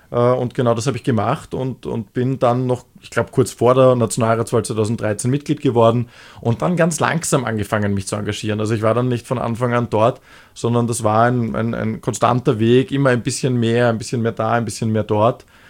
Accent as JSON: {"language": "German", "town": "Penzing", "region": "Vienna", "country": "Austria", "tie": "born or raised there", "said": "Ich bin eigentlich in Penzing geboren und aufgewachsen und bin dann in die Wenzgasse ins Gymnasium gegangen."}